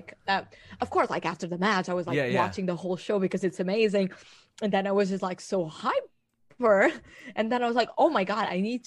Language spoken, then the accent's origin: English; Portugal; English is a second language; because I am from Portugal and they cannot legally have me.